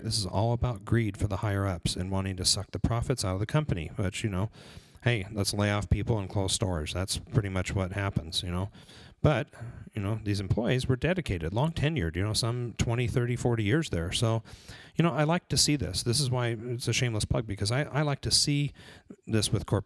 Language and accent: English; California, United States; I remember a store called that growing up in California, in Southern California.